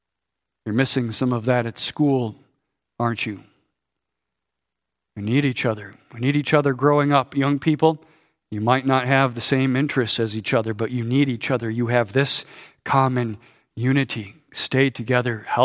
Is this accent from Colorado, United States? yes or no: yes; Colorado, United States; I grew up in Colorado. Colorado has the highest concentration of aspen trees in the United States.